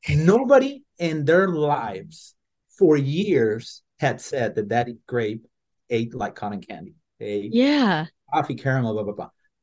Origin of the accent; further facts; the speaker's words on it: Mexico; English is a second language; I was born and raised in Mexico. Mm-hmm. So English is not my first language.